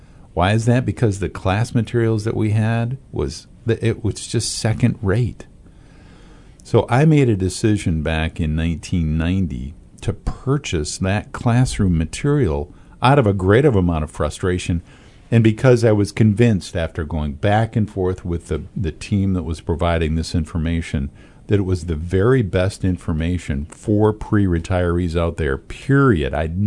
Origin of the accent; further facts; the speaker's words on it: Mount Pleasant, Michigan, United States; I was shocked because, you know, I'm from Mount Pleasant, Michigan. We're not used to people getting in our face.